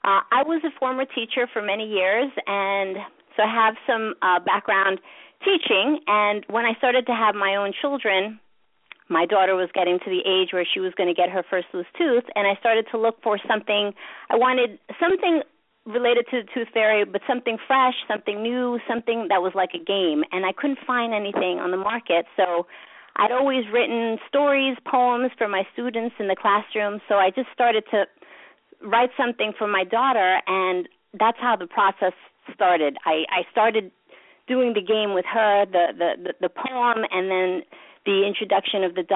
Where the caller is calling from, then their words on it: Long Island, New York, United States; I'm in New York, in Long Island.